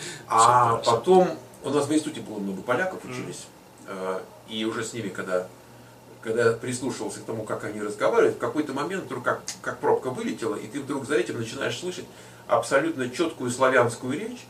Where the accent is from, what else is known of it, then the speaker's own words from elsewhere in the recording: Ukraine; мы росли, когда было на Украине, была такая языковая норма